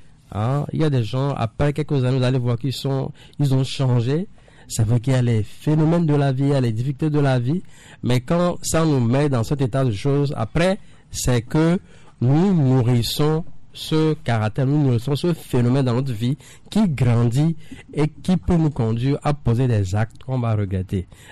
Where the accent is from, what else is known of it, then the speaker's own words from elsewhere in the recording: Togo; Nous sommes combien de Togolais dans nos Togo